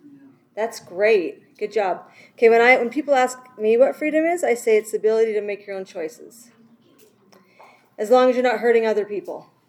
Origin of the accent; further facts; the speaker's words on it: Canada; now in St. George, United States; Guess what? I'm not even American. I'm from Canada. But I've been studying American history and government for 15 years, and I just love it so much. I'm totally converted to America, and so glad I get to live here.